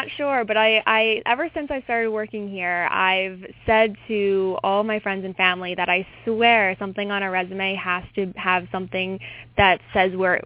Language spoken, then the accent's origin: English; Hagerstown, Maryland, United States; moved away as an adult; Yeah, so I'm actually from Hagerstown, Maryland, where I lived for 18 years until I went to Bucknell University.